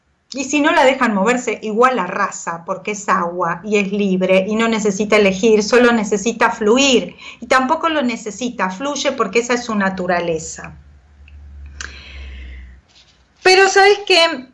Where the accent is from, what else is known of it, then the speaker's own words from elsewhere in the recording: Argentina; now in Norway; cuando estaba allá en Noruega, ¿no? Viviendo en Noruega. Noruega para mí, siendo argentina, es una de las cosas más diferentes con las que me tocó relacionarme.